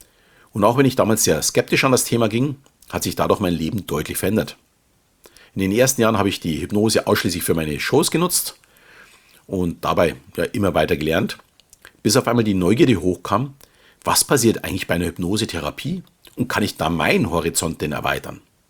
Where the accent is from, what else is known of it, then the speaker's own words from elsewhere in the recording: Munich, Bavaria, Germany; fühle mich, auch wenn ich mittlerweile mit meiner Familie etwas außerhalb wohne, noch immer als echter Münchner. Schließlich bin ich geboren und aufgewachsen in der bayerischen Landeshauptstadt. Und auch beruflich bin ich immer in meiner Heimat geblieben.